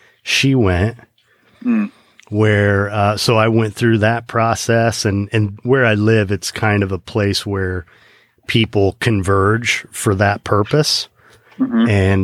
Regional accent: Kokomo, Indiana, United States; But I grew up in Indiana.

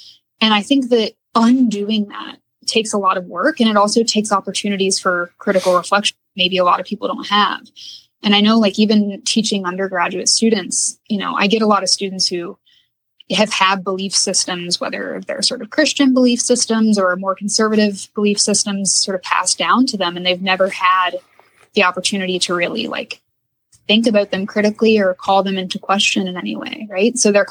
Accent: Kentucky, United States; You know, I'm from Kentucky, so I feel like, I mean, I have never cast a vote for Mitch McConnell, but as a Kentuckian, I feel some degree of responsibility for that.

